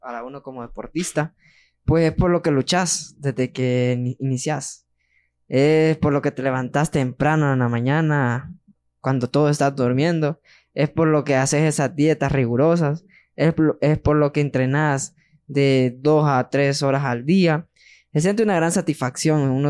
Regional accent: Honduras; cuando uno sale a otros países, le preguntan: ¿de dónde eres? De Honduras.

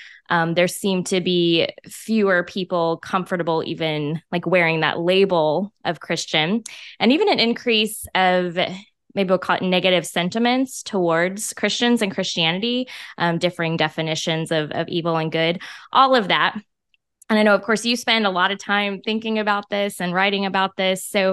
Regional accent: Missouri, United States; but actually have never lived outside the state of Missouri. I grew up in North Central Missouri, very rural, like farmland.

